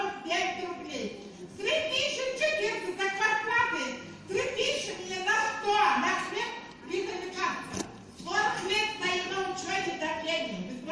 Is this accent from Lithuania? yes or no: no; Baikonur, Kyzylorda Region, Kazakhstan; born there; Я родилась здесь, именно в Байконуре, в 48-м году.